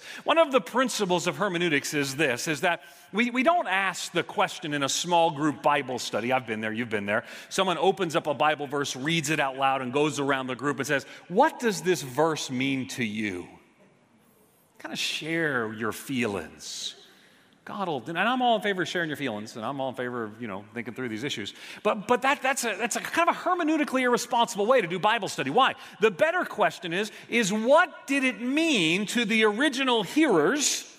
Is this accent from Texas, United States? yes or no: no; New York, United States; also born or lived in Buffalo, United States; We're from New York. We're New Yorkers. I grew up on Long Island.